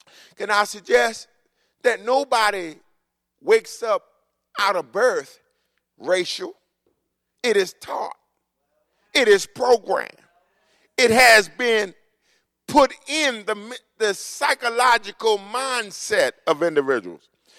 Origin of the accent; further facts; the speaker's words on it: United States; But I'm so glad that I'm an American, born and bred in the United States of America.